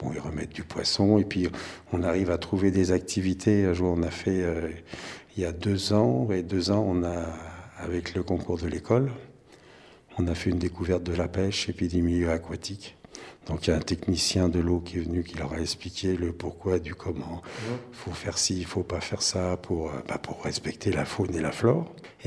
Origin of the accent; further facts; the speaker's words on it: Centre-Val de Loire, France; also born or lived in Clichy-la-Garenne; Non, je ne suis pas né dans l'Oise, je suis né à Clichy-la-Garenne, à l'hôpital Beaujon. Après, j'ai émigré dans le Berry, dans le centre de la France, dont je suis natif. Mes parents, mes grands-parents. Et puis donc, je suis venu ici en 85.